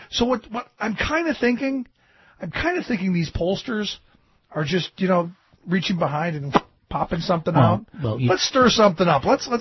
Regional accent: Cleveland, Ohio, United States; Anyway, in Cleveland, my hometown, according to UPI

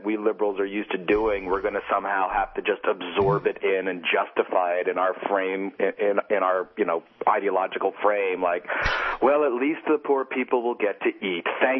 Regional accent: United States; Panko, please. I'm American.

